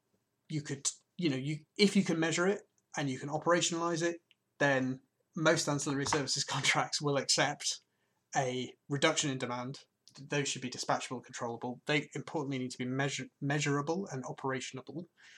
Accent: England, United Kingdom; I guess because I'm English, I'm going to use a war metaphor.

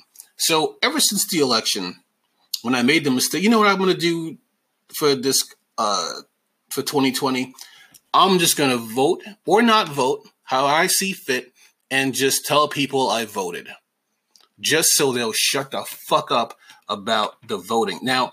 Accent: New York, United States; Because I'm from New York, you know, and we know that.

